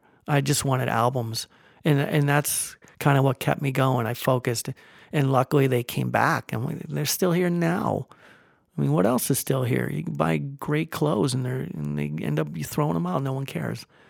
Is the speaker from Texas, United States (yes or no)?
no; Connecticut, United States; I mean, I'm from Connecticut, so I was listening to WPLR